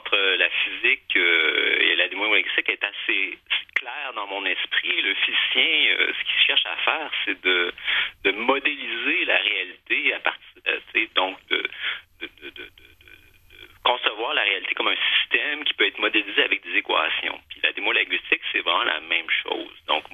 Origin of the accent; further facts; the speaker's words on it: Quebec City, Quebec, Canada; Ben, moi, j'ai fait mes études d'ingénierie à l'Université Laval à Québec. Donc, je suis originaire de Québec.